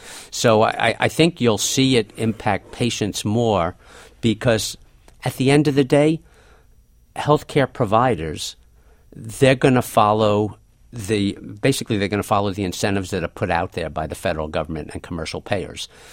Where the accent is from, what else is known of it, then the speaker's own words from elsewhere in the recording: New York, United States; And now I'll be a bit more cynical because I'm from New York.